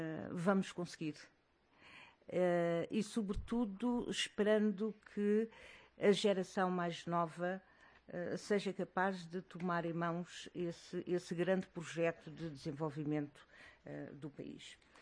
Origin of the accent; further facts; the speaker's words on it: Guinea-Bissau; moved away as an adult; now in Portugal; Eu também posso-me considerar uma espécie de uma migrante guineense na Europa, em Portugal. Vim para Portugal em 71, nasci e cresci e casei na Guiné-Bissau, ainda no tempo colonial, eu sou do tempo colonial.